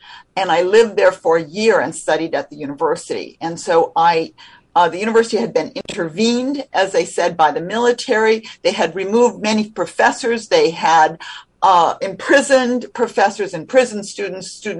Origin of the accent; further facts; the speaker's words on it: United States; Not that I, as an American, was fearful.